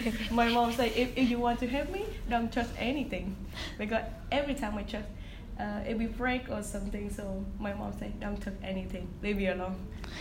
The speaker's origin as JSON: {"language": "English", "region": "Ho Chi Minh City", "country": "Vietnam", "tie": "born or raised there", "second_language": "English", "said": "I grew up in Ho Chi Minh City, like the second biggest city in Vietnam, and they like so modern."}